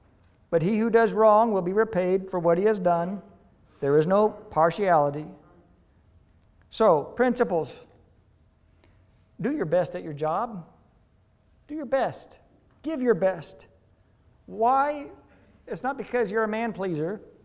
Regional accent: United States; Unlike in America, my home country, we had a history of slavery in times past.

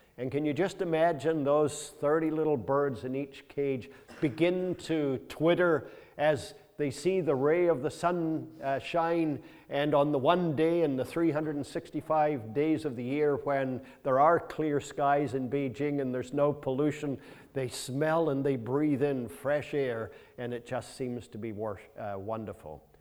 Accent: Scotland, United Kingdom; born there; But I was born in Scotland, so I only ever want to pay a low price. Sutherland

